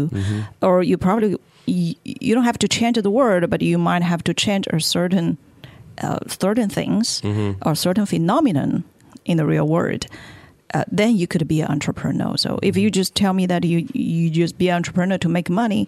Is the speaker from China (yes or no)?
yes; Hefei, Anhui, China; Oh, it's in the it's in the east, Middle East of China. It's called Hefei.